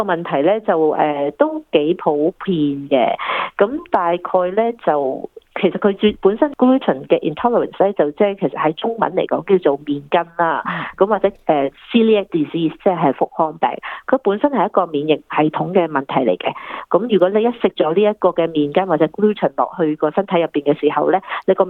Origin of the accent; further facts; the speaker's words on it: China; 我哋中國人成日用嘅葱啦。